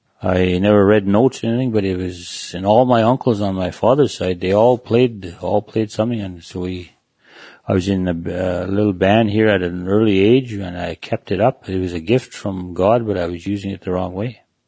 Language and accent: English; Fish River, Manitoba, Canada; I come from Fish River, Manitoba. I was born here, and I had praying grandparents.